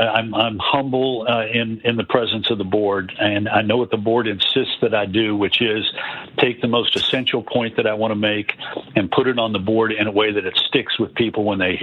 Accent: Denver, Colorado, United States; born there; Look, I was born in Denver, Colorado.

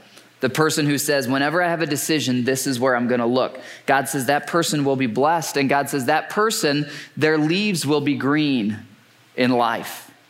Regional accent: Michigan, United States; Well, many of you know I grew up in Michigan

